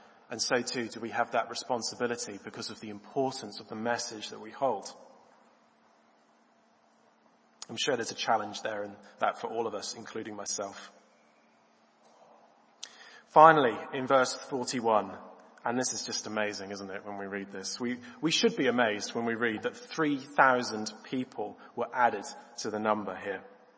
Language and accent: English; Norwich, East of England, United Kingdom; I grew up in Norwich